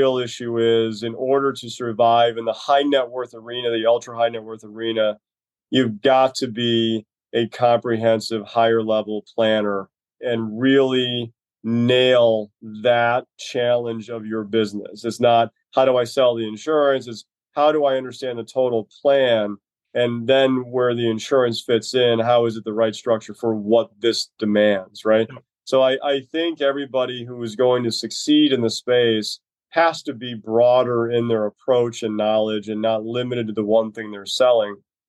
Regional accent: Ireland; So I'm an Irishman who happily drinks scotch, not worrying about that day every night.

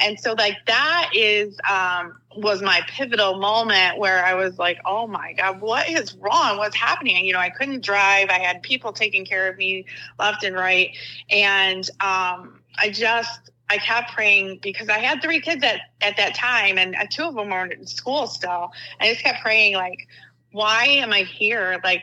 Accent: Grand Rapids, Michigan, United States; So, so I grew up in the Grand Rapids area, had one brother, great mom and dad

